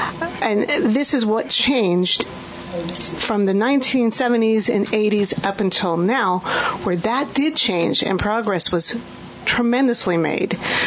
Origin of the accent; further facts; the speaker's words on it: California, United States; moved away; when we relocated to the East Coast from California, I was raised along the southern border in Southern California.